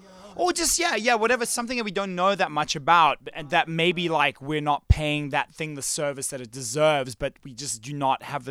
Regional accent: Johannesburg, Gauteng, South Africa; growing up in Johannesburg and going to the Drakensberg Boys Choir

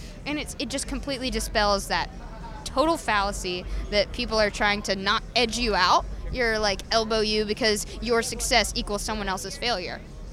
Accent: Southern United States, United States; a lot of people will focus on the fact that I grew up in the South, that I am a Christian

